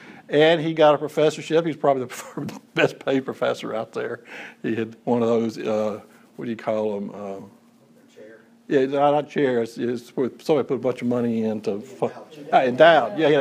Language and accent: English; Russellville, United States; I grew up in Russellville, and so I am as enculturated in Church of Christness as one can be, okay?